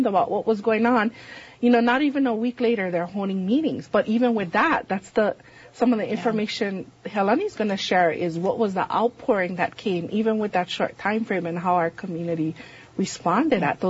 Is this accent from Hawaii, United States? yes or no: yes; Waipahu, Hawaii, United States; You know, I grew up in Waipahu. My parents still live in the house I grew up in.